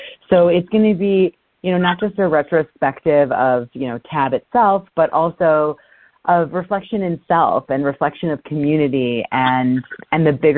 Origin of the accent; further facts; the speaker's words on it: Detroit, Michigan, United States; as I grew up in Detroit, Michigan, I was a competition kid all throughout high school